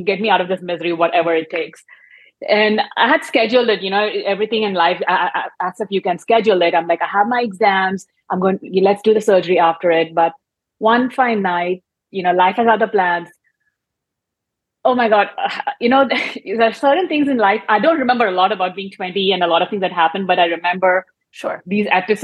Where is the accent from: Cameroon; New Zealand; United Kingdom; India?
India; English is a second language; moved away as an adult; now in United States; So I'm an Indian immigrant. This year marked my 20 years in this country.